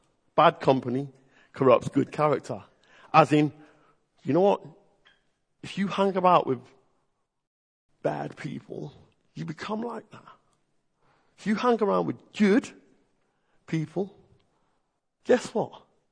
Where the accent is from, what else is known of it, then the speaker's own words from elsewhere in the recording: Liverpool, North West England, United Kingdom; In the fact that I grew up in Liverpool, and I used to almost, I mean, I grew up in the church